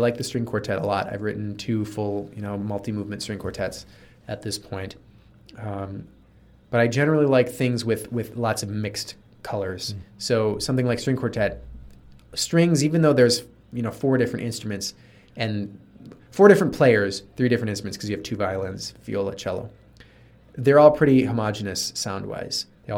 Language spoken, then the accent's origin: English; Buffalo, New York, United States; But the pianist and singer, he and I grew up together in Buffalo.